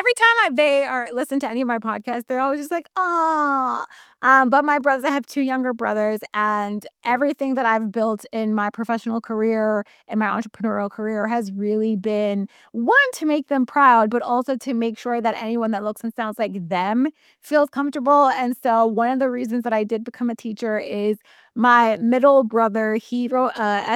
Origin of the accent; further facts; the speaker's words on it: Queens, New York, United States; now in Long Island, United States; I am from Queens, born and raised in Queens. I currently reside in Long Island, so the far, far less cool place.